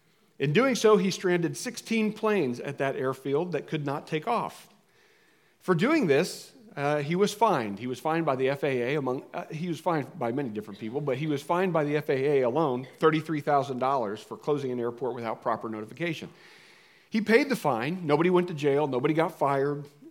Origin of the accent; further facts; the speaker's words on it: Indiana, United States; I grew up in the shadow of Chicago. I don't know if you recognize my accent there, but actually, where I grew up is situated right between Indianapolis and Chicago.